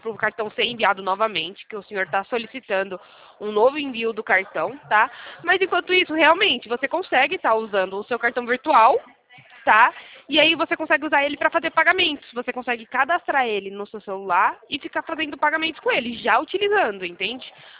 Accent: São Paulo, Brazil; Não sou do Rio, não. Eu sou de São Paulo.

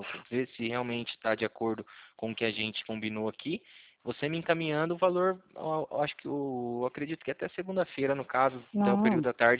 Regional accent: Paraná, Brazil; eu tô locado em Cornélio Procópio, eu sou do Paraná

